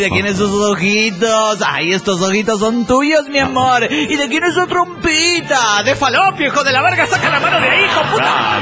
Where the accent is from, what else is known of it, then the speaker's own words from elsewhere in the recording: Guadalajara, Jalisco, Mexico; de Guadalajara, Jalisco, México.